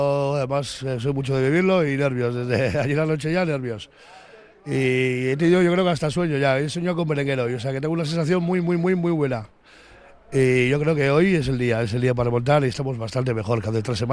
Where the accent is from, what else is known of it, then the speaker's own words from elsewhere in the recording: Bilbao, Basque Country, Spain; now in San Sebastián, Spain; yo que siendo bilbaíno y llevamos aquí en la peña 20 y pico años